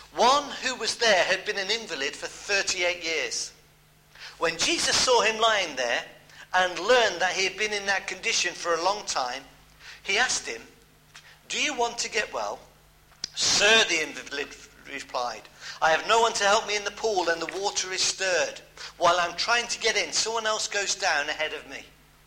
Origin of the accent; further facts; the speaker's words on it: West Midlands, United Kingdom; I grew up in the Midlands, and just down the road, 10 miles down the road, was Royal Leamington Spa.